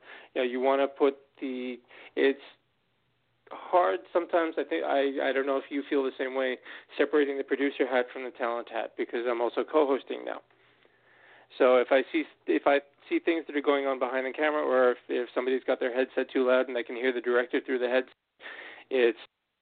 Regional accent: New York City, New York, United States; a lot of the emotional issues and very emotional time as a New Yorker and as an American as well, but specifically in the heart of it in New York City.

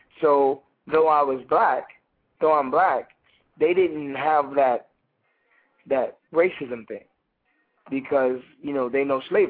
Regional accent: Texas, United States; I'm a Texas boy. I'm a horse riding, football playing, you know, steak eating, Texas boy.

